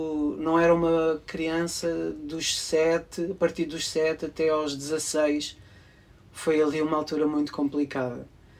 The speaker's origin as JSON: {"language": "Portuguese", "town": "Carcavelos", "region": "Lisbon", "country": "Portugal", "tie": "born or raised there", "said": "Eu nasci em 82, aos anos 80, 90, em Carcavelos, na zona onde eu nasci, estava rodeado pelo bairro das Marianas, Pedreira dos Húngaros, sim, bairro das Faceiras"}